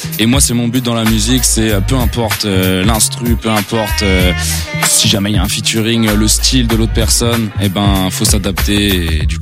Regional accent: Saint-Saturnin, Pays de la Loire, France; Moi, je suis d'Angers, mais dans la campagne, à côté. Je suis pas loin de Brissac-Quincé, dans un village qui s'appelle Saint-Saturnin. Oui. Et voilà, j'ai grandi là-bas.

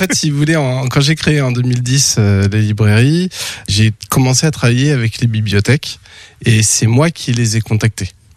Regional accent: Angers, Pays de la Loire, France; Oui, je suis natif d'Angers, on va dire, je me suis installé, je suis nouveau cantonésien depuis quelques années.

